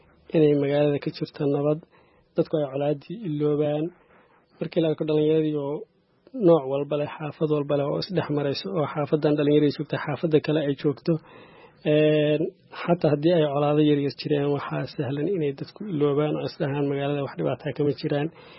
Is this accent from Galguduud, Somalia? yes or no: yes; Caabudwaaq, Galguduud, Somalia; born there; magaalada degmada Caawud Waaq oo magaalada aan ku dhalanay